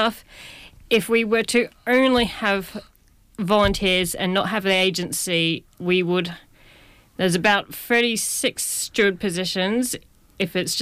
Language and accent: English; Brisbane, Queensland, Australia; also born or lived in Sydney; now in Cambridge, United Kingdom; We're living in Sydney, but I'm from Brisbane.